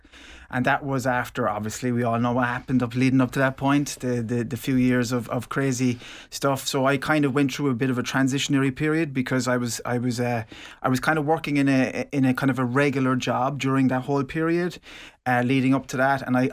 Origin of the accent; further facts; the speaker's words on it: Tralee, Munster, Ireland; also born or lived in Dublin; it's lovely to meet you, and thank you so much for bringing me in. I'm from Tralee originally. I'm not living in Tralee at the moment. I'm living outside of Tralee, but I was living in Dublin for the last 6 years.